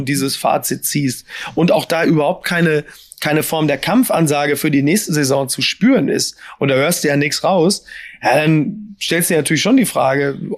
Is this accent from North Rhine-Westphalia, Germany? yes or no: yes; North Rhine-Westphalia, Germany; ich komme ja auch nur aus dem Ruhrgebiet